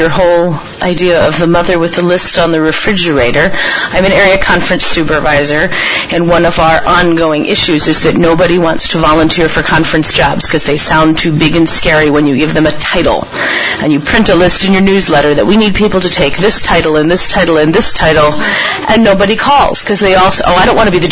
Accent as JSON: {"language": "English", "region": "Maryland", "country": "United States", "said": "from Maryland."}